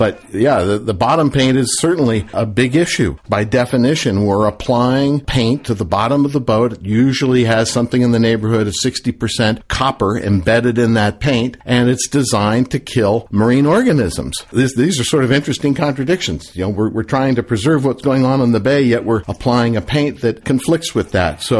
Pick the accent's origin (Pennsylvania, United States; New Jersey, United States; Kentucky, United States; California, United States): California, United States; San Francisco; I grew up in San Francisco and started sailing on San Francisco Bay as a teenager.